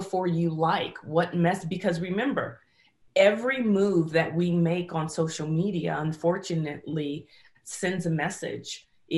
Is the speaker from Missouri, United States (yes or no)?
no; San Francisco, California, United States; Throw it into the bay, or I'm from San Francisco.